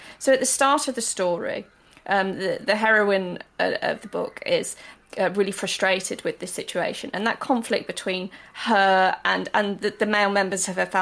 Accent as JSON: {"language": "English", "town": "Birmingham", "region": "West Midlands", "country": "United Kingdom", "tie": "born or raised there", "said": "my dad was Irish, and I grew up in Birmingham, and in a very sort of... typical Edwardian terrace"}